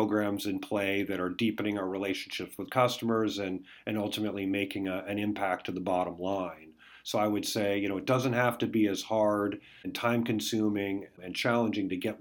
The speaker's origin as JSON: {"language": "English", "region": "West Coast", "country": "United States", "said": "because I'm from the West Coast, I love barbecue"}